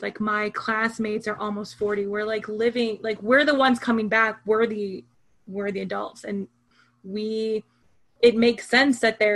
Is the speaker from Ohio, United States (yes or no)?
yes; Hudson, Ohio, United States; I grew up in Hudson. So I'm like on the other extreme from, yeah.